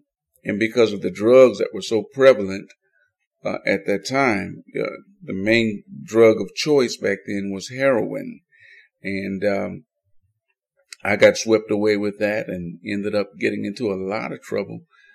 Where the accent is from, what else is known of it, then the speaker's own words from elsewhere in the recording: Detroit, Michigan, United States; Yeah, we did go through some pretty tough times growing up in Detroit, where I was born and raised, even though I came up in the church